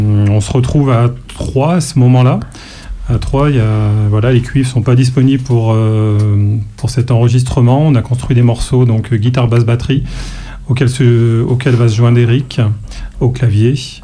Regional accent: Auvergne-Rhône-Alpes, France; je viens de la vallée d'Azergues aussi, où il y a eu quand même des francs-tireurs partisans

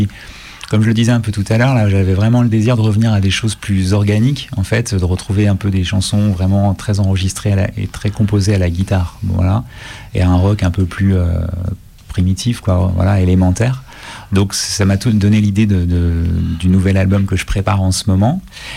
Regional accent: Lyon, Auvergne-Rhône-Alpes, France; je viens de Lyon

